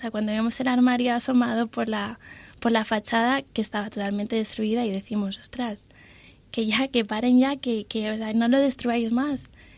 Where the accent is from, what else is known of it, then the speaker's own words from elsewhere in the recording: Valencia, Valencian Community, Spain; Me escucharon el acento, que ¿de dónde eres? Y yo, uy, pues de Valencia.